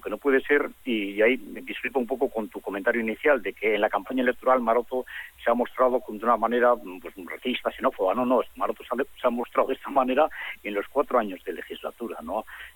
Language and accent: Spanish; Vitoria, Basque Country, Spain; somos gente de Vitoria, somos personas que hemos participado también en la vida pública en Vitoria